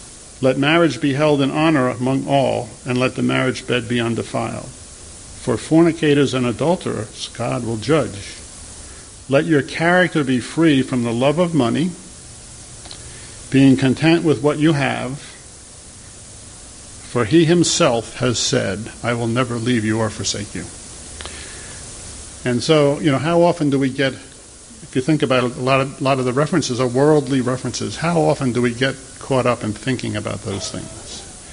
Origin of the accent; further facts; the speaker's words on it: New York, United States; We grew up on Long Island, but the town we grew up in Long Island, when he grew up, it was all farmland.